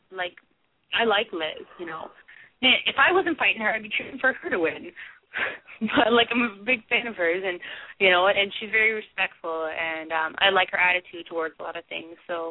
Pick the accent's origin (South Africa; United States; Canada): Canada; I was in Canada, I was in Winnipeg, which is not really my hometown, but I almost had that feeling of it being my hometown, you know, being Canadian.